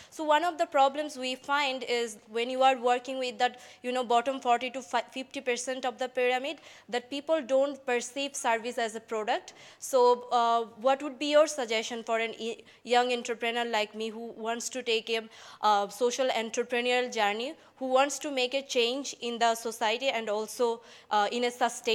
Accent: Bangladesh; English is a second language; I'm from Bangladesh.

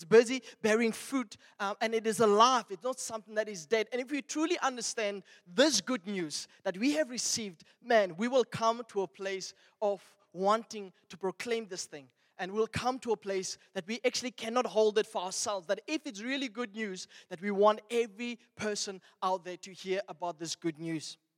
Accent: Welkom, Free State, South Africa; I'm from Velkom, so if God would call me back to Velkom, I would negotiate with him.

